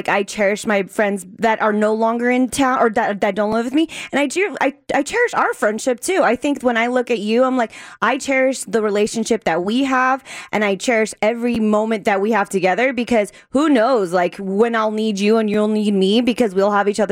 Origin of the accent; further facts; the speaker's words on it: San Diego, California, United States; now in Las Vegas, United States; I think moving out of my hometown of San Diego really put that into perspective of me missing that girlhood